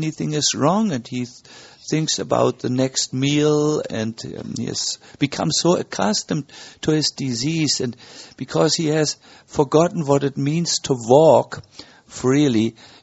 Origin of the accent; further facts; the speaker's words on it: Germany; accent: German; English is a second language; You have to somehow navigate your way through my heavy German accent.